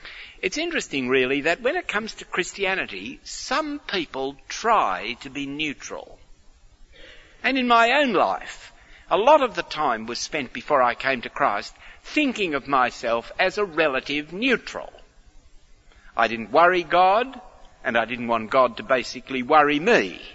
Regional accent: Australia; One of the things I learned growing up in Australia

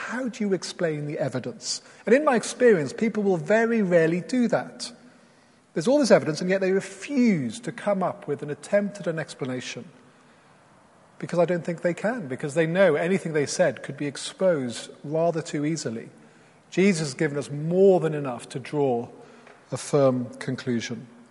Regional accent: Wales, United Kingdom; Now, I grew up in Wales, so I'm very familiar with sheep. I speak the language.

